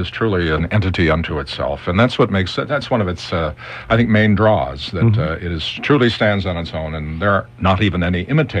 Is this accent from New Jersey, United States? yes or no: yes; Hoboken, New Jersey, United States; I tell you, I come from Hoboken.